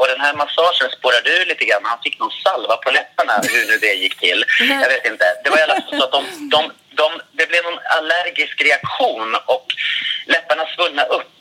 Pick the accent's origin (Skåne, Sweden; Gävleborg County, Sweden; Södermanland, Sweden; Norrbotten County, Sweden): Södermanland, Sweden; Katrineholm; Jag kommer från Katrineholm. Vi hade inget sånt där.